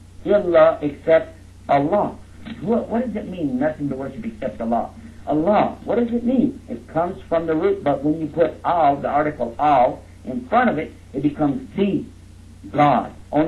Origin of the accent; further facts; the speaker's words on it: Texas, United States; Now, anyway, you did good. And now, I'm going to tell you, I'm from Texas.